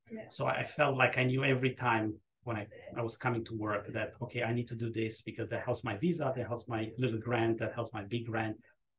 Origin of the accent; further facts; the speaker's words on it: United States; born there; being an American, being born here